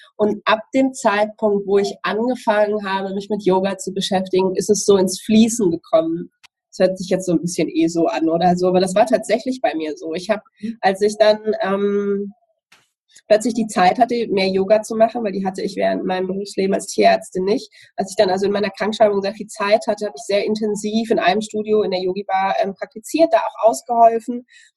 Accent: Southern Germany, Germany; ich komme aus Süddeutschland

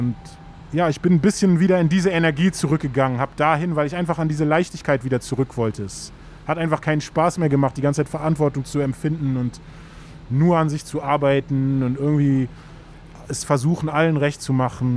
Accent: Berlin, Germany; ich komme aus Moabit

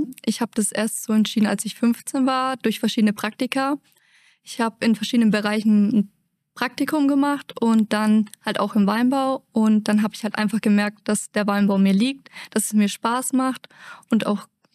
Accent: Eschendorf, Germany; Ich komme aus Eschendorf und ich bin gerade im dritten Jahr meiner Winzerausbildung. Meine Eltern haben ein kleines Familienweingut in Eschendorf

